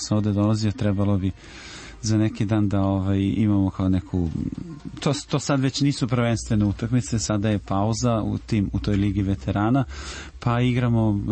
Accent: Opovo, Vojvodina, Serbia; also born or lived in Belgrade; Ja sam odrastao u Opovu i živao neko vreme sa porodicom u Beogradu, onda smo odustali od ove gužve i svega što nosi Velegrad.

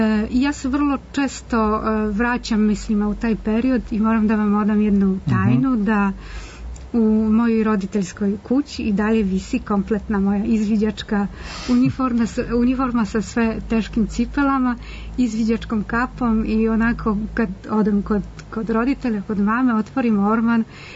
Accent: Poland; Ja sam rodom sa severa Poljske, s obale Baltika

